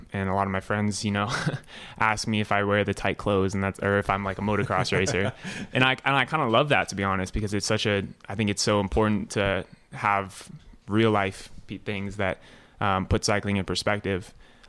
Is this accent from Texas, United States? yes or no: no; Durango, Colorado, United States; Just growing up in Durango and, you know, following the footsteps of all those, legends and Durango Devo growing up.